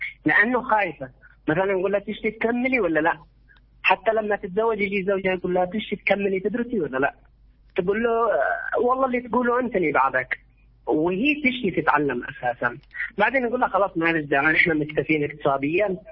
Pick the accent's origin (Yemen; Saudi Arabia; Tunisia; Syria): Yemen; هذا عندنا في اليمن البنت يقولوا أنت ليش